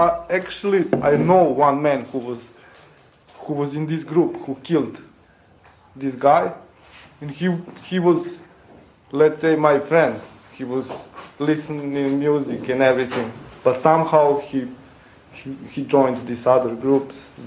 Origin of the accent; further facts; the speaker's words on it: Belgrade, Serbia; English is a second language; I will talk now about Belgrade because I'm from Belgrade.